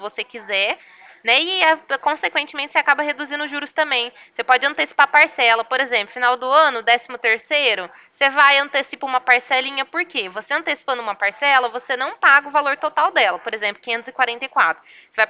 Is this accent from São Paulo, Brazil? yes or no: yes; Ribeirão Preto, São Paulo, Brazil; Eu sou daqui de Ribeirão Preto, estado de São Paulo.